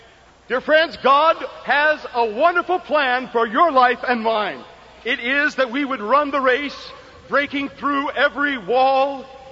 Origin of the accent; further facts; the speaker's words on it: New York City, New York, United States; I come from New York City.